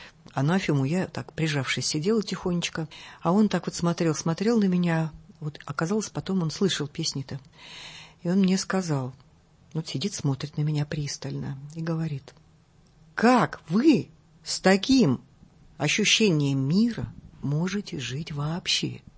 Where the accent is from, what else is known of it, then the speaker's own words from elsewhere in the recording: Perm, Perm Krai, Russia; born there; Я родилась в городе Перми. Ну, Пермь – это очень, мне кажется, такой известный индустриальный центр.